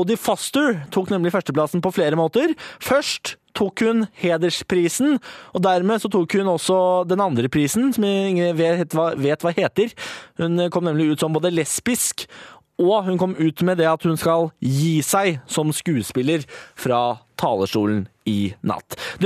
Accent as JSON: {"language": "Norwegian", "region": "Østfold", "country": "Norway", "tie": "born or raised there", "said": "Østfold vokser og vokser og vokser. Hjemfylket mitt er i ferd med å ta over hovedstaden."}